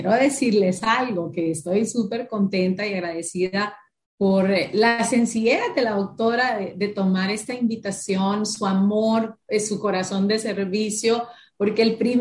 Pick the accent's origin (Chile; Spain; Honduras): Honduras; Y bueno, eso, doctora, como hondureños, olvídese, nos sentimos contentos.